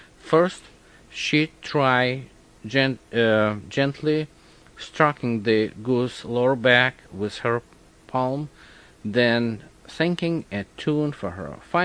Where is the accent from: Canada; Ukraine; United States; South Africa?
Ukraine; Odesa, Odesa Oblast; born there; English is a second language; I was born in Odessa, Ukraine, USSR, right after Second War, and January 30th of 1946.